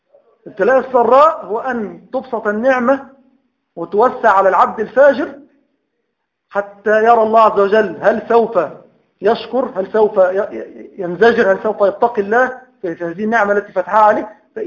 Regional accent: Egypt; ويؤجج نار الفتنة عندنا في مصر

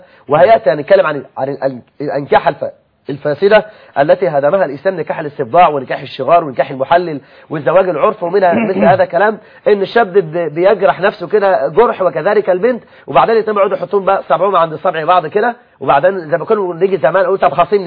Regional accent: Egypt; احنا عندنا في مصر 9 مليون بنت لم تتزوج

